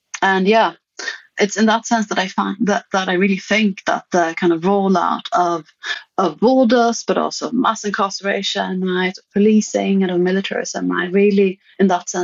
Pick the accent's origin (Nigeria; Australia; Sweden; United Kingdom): Sweden; I should say I grew up in Sweden